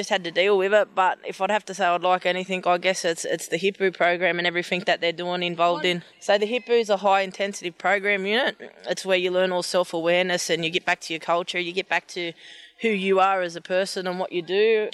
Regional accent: Wellington, New South Wales, Australia; also born or lived in Sydney; Born and bred in Wellington, but lived a life in Sydney. From the Wiradjuri tribe. My mum's a Wirram Wirram woman and my dad's a Tabagar man.

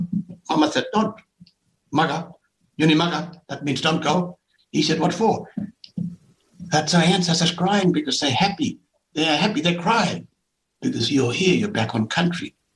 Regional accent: Koonibba Mission, South Australia, Australia; I remember when I was a little kid living in Kuniva Mission. I was born on Kuniva Mission, you know.

